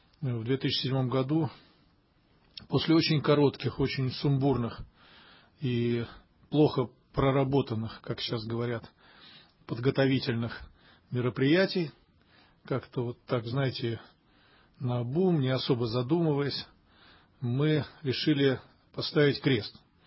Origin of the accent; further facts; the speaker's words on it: Moscow, Russia; Хотя, в общем-то, сам я коренной москвич, и родители мои жили в Москве, и родился в Москве. И большая и лучшая часть моей жизни, она прошла здесь.